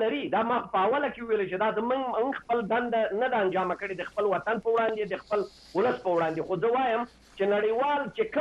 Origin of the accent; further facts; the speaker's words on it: Afghanistan; زه خو د یو افغان په حیث ډېر تاسف کوم